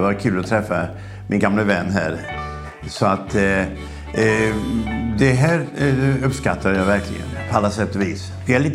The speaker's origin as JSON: {"language": "Swedish", "town": "Laholm", "region": "Halland County", "country": "Sweden", "said": "jag kommer från Laholm och det är en utpräglad bondekommun."}